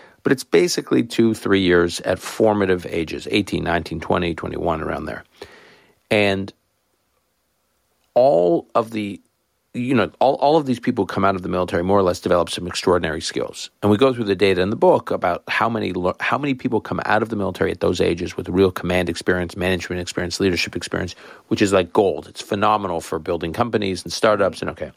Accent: Canada; I grew up effectively in Canada, which is a smallish country, I guess now medium-sized country.

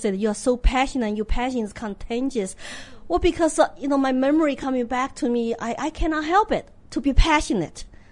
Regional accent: Sichuan, China; English is a second language; So much fire. I'm from Sichuan. Too much spicy food.

